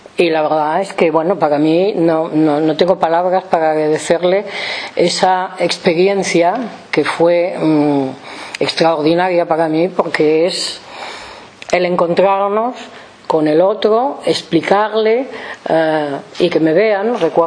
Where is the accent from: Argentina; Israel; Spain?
Israel; hebrea, israelita, judía, y además soy israelí.